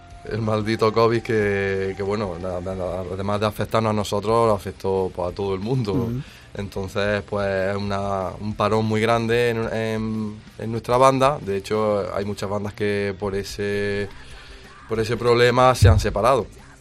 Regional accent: Andalusia, Spain; now in Jaén, Spain; Y yo no soy de aquí de Jaén, yo soy de un pueblo, de Llanuar Arzobispo. Uh-huh. Del pueblo de Atrás Mentiras. Y bueno, cuando me vine aquí a estudiar y demás

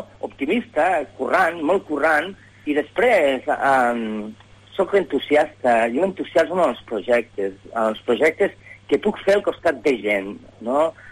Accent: Lleida, Catalonia, Spain; La meva família, els meus pares pagesos. Jo vinc del barri de Magraners, però els meus pares eren uns pagesos que ja vivien al barri quan el barri es va començar a formar.

